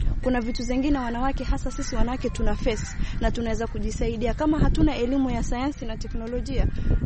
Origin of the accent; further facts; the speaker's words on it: Mombasa, Mombasa County, Kenya; Mimi natoka eneo za Majengo, Mvita